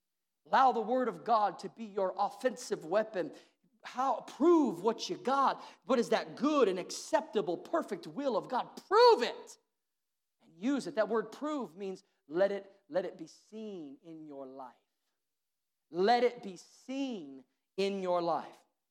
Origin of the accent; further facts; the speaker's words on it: Missouri, United States; I'm from Missouri. The show me state.